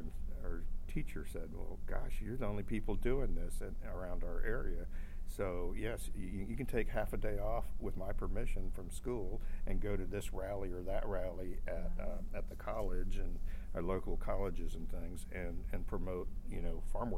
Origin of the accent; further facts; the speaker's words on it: Texas, United States; I grew up in South Texas